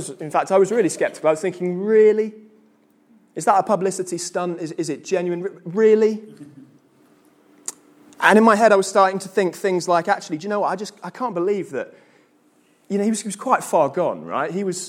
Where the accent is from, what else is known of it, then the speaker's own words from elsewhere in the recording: United Kingdom; the United Kingdom, and the Olympic torch relay happened all around the country, and it passed through my hometown.